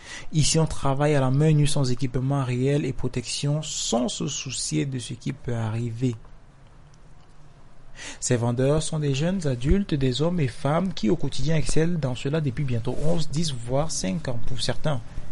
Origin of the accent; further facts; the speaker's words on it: Cameroon; Il n'est pas stable comme chez nous au Cameroun où pendant des années on peut avoir le même prix à la caisse pour le carburant.